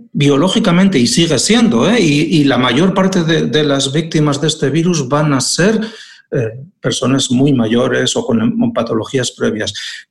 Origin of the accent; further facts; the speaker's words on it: Aragon, Spain; Y en Aragón, de donde soy, ¿no? Pues hay que salir por donde se puede, ¿no?